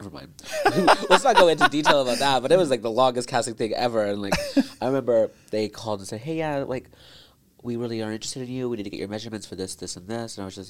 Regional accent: Nelson, British Columbia, Canada; now in Vancouver, Canada; I definitely leaned more into it when I moved to Vancouver. So growing up in Nelson.

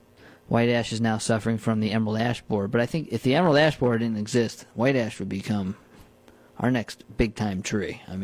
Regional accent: New Paltz, New York, United States; growing up near New Paltz on the Schwank Ridge, there's a lot of pitch pine

